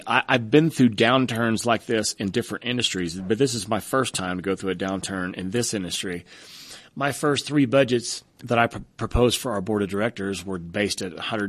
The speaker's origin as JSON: {"language": "English", "region": "Oklahoma", "country": "United States", "tie": "born or raised there", "said": "I mean, I grew up in Oklahoma where we've always been a boom and bust state."}